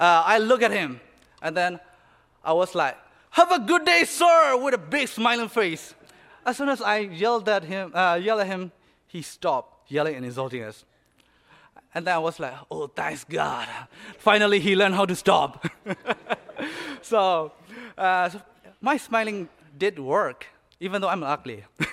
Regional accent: Myanmar; moved away; So I'm from Myanmar. I've been here for like almost second year.

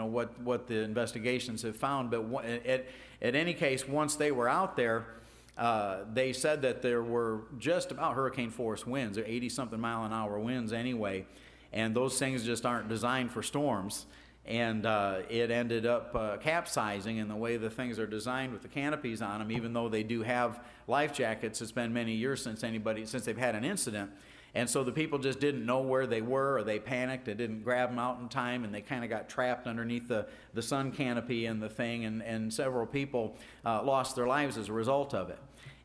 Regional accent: Gary, Indiana, United States; Hessville for quite a while, which is actually Gary, Indiana. But I always put Hessville on my return address. I didn't want anybody to know I was from Gary. But yeah, we lived up in that area for quite a while.

